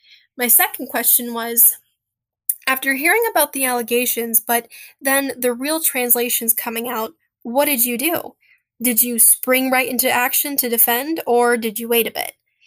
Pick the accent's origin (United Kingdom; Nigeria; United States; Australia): Nigeria; I am Nigerian.